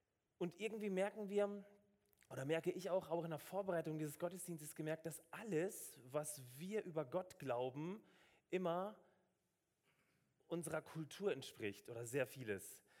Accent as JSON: {"language": "German", "town": "Stuttgart", "region": "Baden-Württemberg", "country": "Germany", "said": "Ich komme aus Stuttgart. Wir wohnen in Möhringen, meine Frau, meine 1,8 Kinder."}